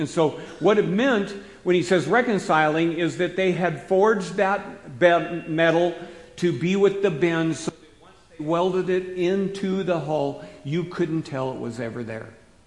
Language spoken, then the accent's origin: English; Seattle, Washington, United States; I was raised in Seattle, Washington. My dad and I, we were into boating.